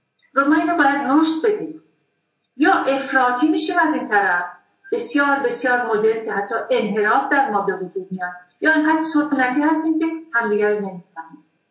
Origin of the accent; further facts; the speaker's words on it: Iran; نه خود من ایرانیم ولی خب چه سال هاست در غرب زندگی میکنم،